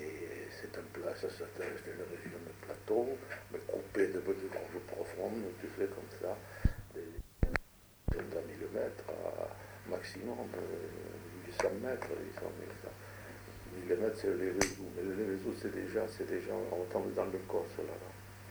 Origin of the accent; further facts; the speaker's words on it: Compoliva, Occitanie, France; Il y en a autant à l'intérieur même du Ségala. Je te l'ai raconté, moi, chez moi, à Compoliva.